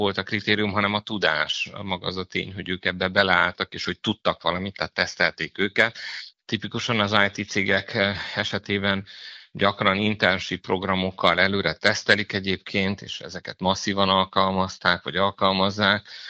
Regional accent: Romania

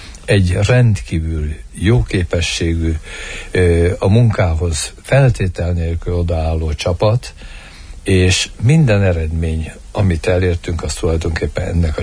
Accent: Transylvania, Romania; én nagyon erdélyi vagyok.

